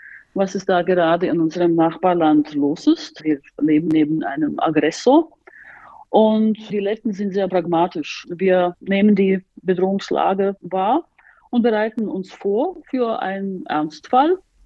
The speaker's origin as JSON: {"language": "German", "region": "Berlin", "country": "Germany", "lives_now": "Latvia", "said": "Als ich als Berlinerin mich anmelden wollte"}